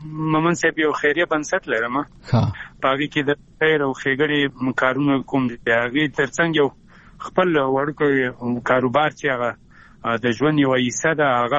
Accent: Afghanistan; بیا هم یادونه کومه د یو ورور په حیث، د یو افغان په حیث، د لر وبر پښتون په حیث

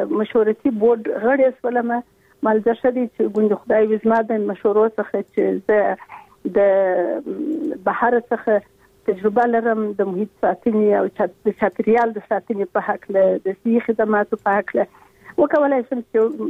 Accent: Kandahar, Afghanistan; زه یو افغان یم او بیا د قندهار اوسیدونکی یم په یو حساب چون وینه مې پښتنه ده

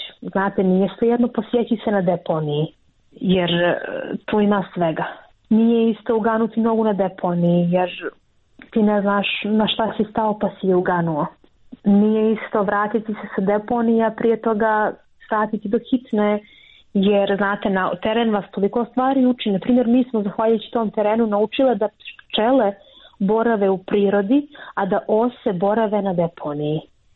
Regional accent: Montenegro; jer to je takva praksa kod nas u Crnoj Gori.

